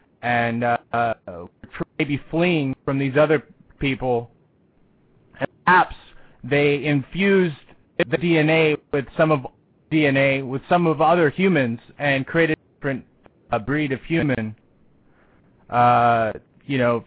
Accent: Oregon, United States; I'm from the Pacific Northwest, Oregon, cool.

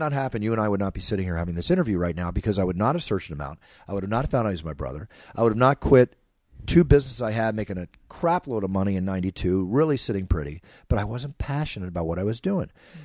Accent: Philadelphia, Pennsylvania, United States; finding out he grew up like 20 miles away from where I grew up in Philadelphia

